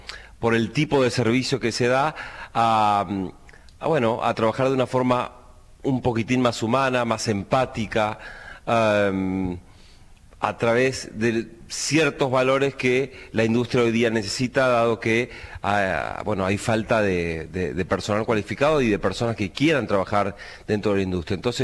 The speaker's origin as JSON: {"language": "Spanish", "town": "Venado Tuerto", "region": "Santa Fe", "country": "Argentina", "also_born_or_lived": "Buenos Aires", "moved": "as an adult", "lives_now": "Madrid, Spain", "said": "Soy de Venado Tuerto, Santa Fe. De todas formas, los últimos años he vivido en Buenos Aires. Llegué a España en 2018, Barcelona, a estudiar, a hacer un máster. Viví 2 años allí y luego me mudé para Madrid."}